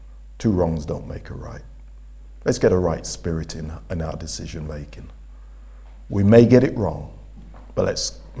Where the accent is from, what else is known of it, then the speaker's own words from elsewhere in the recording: Leicester, East Midlands, United Kingdom; I grew up in Leicester, and, majority folk, my growing up, West Indian, largely from the island of Antigua.